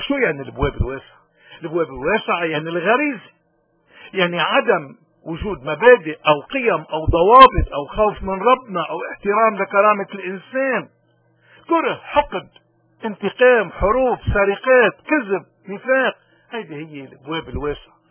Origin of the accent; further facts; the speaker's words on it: Lebanon; ونحن كمواطنين لبنانيين من كل المذاهب